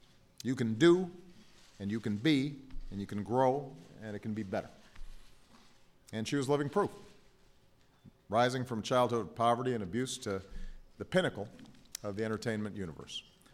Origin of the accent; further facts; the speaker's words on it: Hawaii, United States; including one kid with a funny name growing up in Hawaii